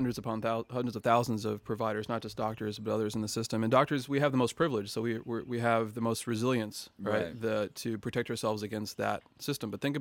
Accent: Queens, New York, United States; born there; I was born in 75 in Queens, New York.

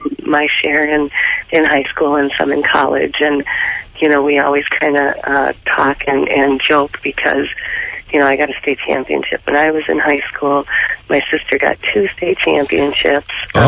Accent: Devils Lake, North Dakota, United States; I'm from North Dakota, so I went to school at Devil's Lake Central High School.

